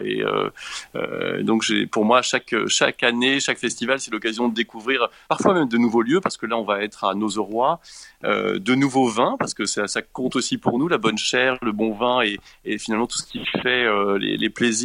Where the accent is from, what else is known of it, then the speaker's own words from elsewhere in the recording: Normandy, France; effectivement, je suis normand, mais je joue dans le Jura depuis des années.